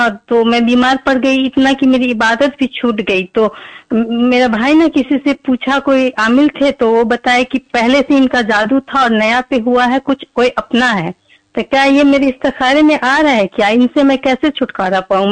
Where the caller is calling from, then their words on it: Pratapgarh, Uttar Pradesh, India; پرتاپ گنج سے.